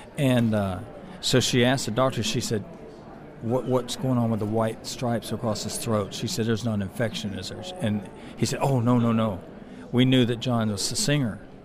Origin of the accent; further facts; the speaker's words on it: Decatur, Georgia, United States; Thomas Road's a street I grew up on in Decatur, Georgia